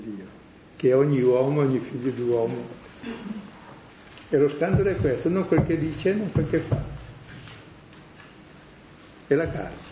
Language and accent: Italian; Brescia, Lombardy, Italy; Ma così come sono è col mio carattere, anche se sono bresciano